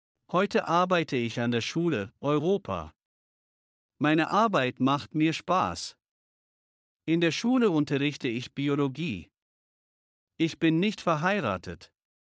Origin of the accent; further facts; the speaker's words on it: Baku, Azerbaijan; Ich bin 33 Jahre alt. Ich komme aus Aserbaidschan. Mein Geburtsort ist Baku. Ich bin in Baku zur Schule gegangen.